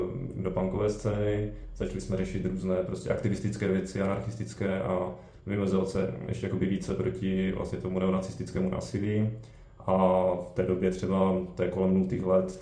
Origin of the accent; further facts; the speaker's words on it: Orlová, Moravian-Silesian Region, Czechia; pocházím z Orlové ve Slezsku.